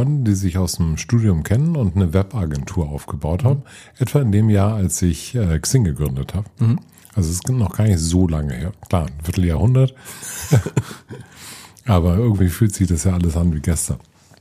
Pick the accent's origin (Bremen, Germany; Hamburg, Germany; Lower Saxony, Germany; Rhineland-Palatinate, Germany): Hamburg, Germany; Ich bin Hamburger Jung